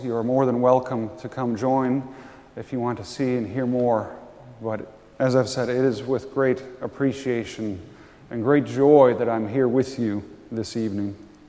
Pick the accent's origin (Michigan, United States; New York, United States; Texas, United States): New York, United States; Buffalo; now in Toledo, United States; I grew up in Buffalo, New York. My home church and where I studied in seminary is in South Carolina.